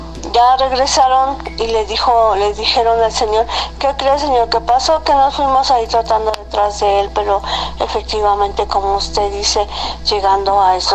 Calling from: Atizapán, State of Mexico, Mexico; de Atizapán, Estado de México.

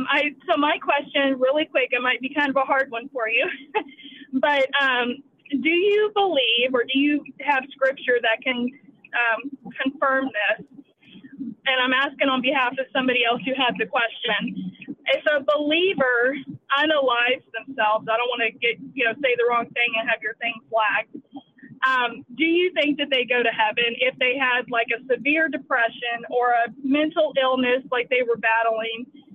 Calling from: Houston, Texas, United States; Hi, Isaiah. … I'm calling from Houston, Texas.

